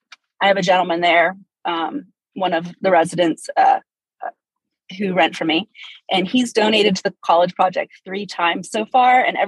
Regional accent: Pennsylvania, United States; No, I'm originally from Midwestern Pennsylvania. So a rural area, probably even more rural than

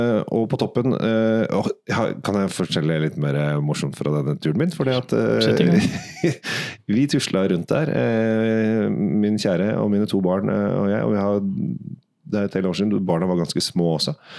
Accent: Oslo, Norway; Jeg er oppvokst på Sinsen

